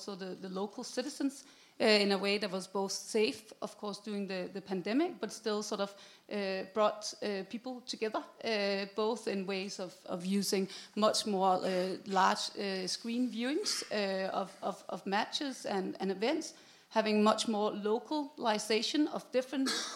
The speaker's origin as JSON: {"language": "English", "town": "Copenhagen", "region": "Capital Region of Denmark", "country": "Denmark", "said": "I'm from the Copenhagen city"}